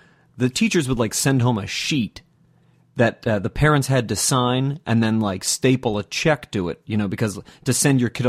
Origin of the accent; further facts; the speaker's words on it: Pennsylvania, United States; went on this field trip out to Lancaster, PA, which was just a county removed from where Clayton and I grew up in Berks.